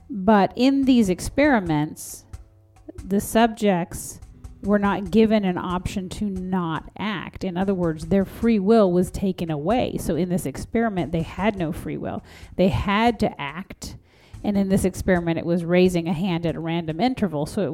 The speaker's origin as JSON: {"language": "English", "country": "United States", "said": "Of course, the United States. Love you. That's my home country."}